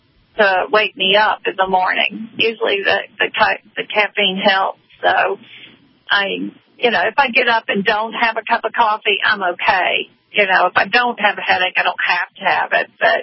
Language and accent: English; the South, United States; We're from the South, so I fix grits and all those good things for you.